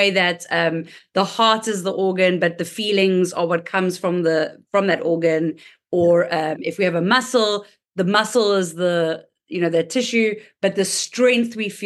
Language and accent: English; South Africa; So I'm from South Africa.